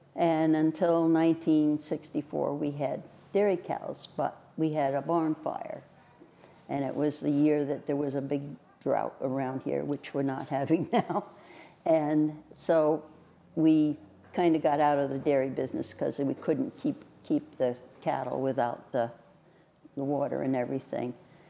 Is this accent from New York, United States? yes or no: yes; New York, United States; Actually, I grew up in Delaware County, but my grandparents were from over this way